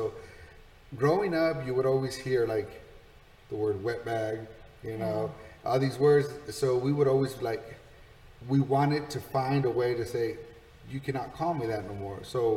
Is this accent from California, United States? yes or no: yes; Livingston, California, United States; also born or lived in Los Reyes, Mexico; If you would ask me where I'm from here, I'm from Livingston, California.